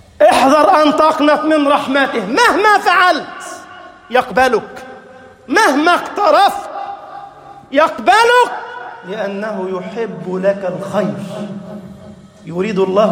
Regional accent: Egypt

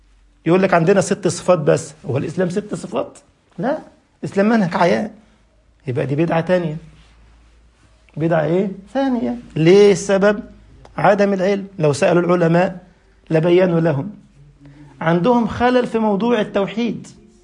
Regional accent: Upper Egypt, Egypt; وانا صعيدي برضه.

